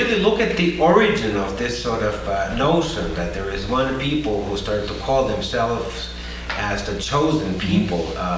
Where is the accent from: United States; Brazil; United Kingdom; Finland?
Finland; I grew up in Finland.